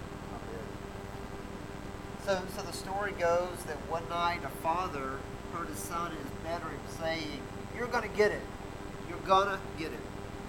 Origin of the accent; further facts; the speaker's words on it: Greenville, Alabama, United States; But I grew up in Greenville, just south of Montgomery, and when I graduated in Greenville, went to Troy University